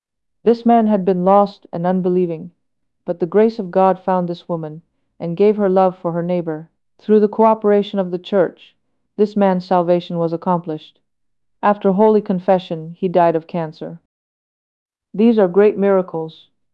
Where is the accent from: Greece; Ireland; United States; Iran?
Greece; Mount Athos; I said, I am from the Holy Mountain.